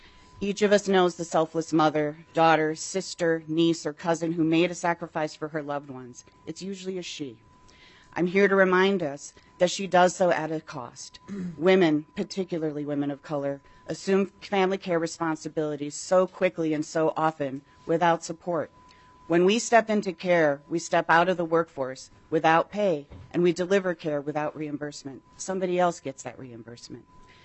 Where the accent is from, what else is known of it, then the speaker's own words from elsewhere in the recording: Minnesota, United States; I live in Minnesota, in Plymouth, Minnesota, and I was raised in Minnesota, and I'm here to share my experience, which is a unique one.